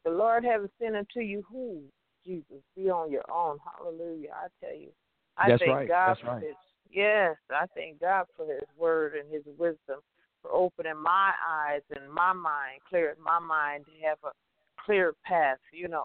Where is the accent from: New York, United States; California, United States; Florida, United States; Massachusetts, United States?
California, United States; Compton; I was born and raised in Compton and the gangbangers and everything, but I didn't gangbang